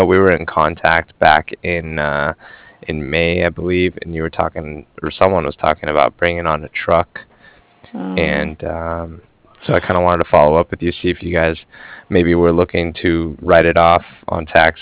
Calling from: Cardiff, Wales, United Kingdom; And I'm calling from Cardiff.

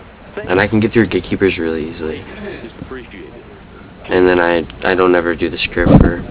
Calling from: Cardiff, California, United States

